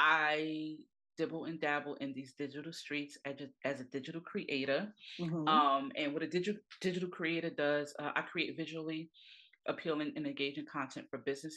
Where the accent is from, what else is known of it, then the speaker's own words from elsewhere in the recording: New York, United States; now in Maryland, United States; I'm from originally from New York. I currently, you know, reside in Maryland.